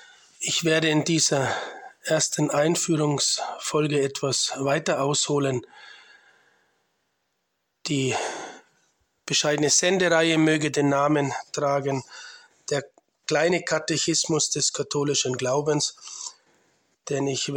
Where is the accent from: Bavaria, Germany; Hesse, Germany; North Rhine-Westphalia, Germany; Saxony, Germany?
Bavaria, Germany; Bayreuth; now in Liechtenstein; Komme aus Deutschland ursprünglich, bin in der Diaspora geboren, aufgewachsen in Bayreuth in Oberfranken. Geboren 1977 am 3.6.